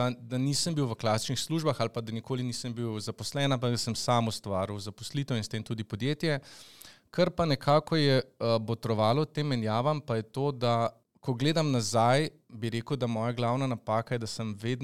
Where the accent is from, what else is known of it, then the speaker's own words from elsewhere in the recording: Vrhnika, Central Slovenia, Slovenia; Jaz sem izhajam iz Vrhnike. Moj oče pa živi v Škofji Loki